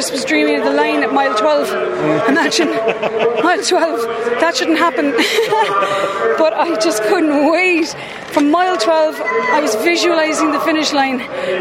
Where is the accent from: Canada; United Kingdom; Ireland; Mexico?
Ireland; Passage West, Munster; I'm from Passage West, from Cork, born in Cork.